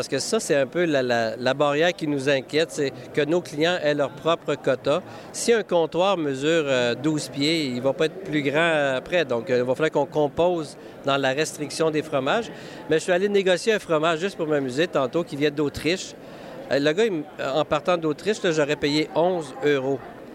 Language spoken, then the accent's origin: French; Quebec, Canada; hey, nous, on est du Québec. On est de chez nous.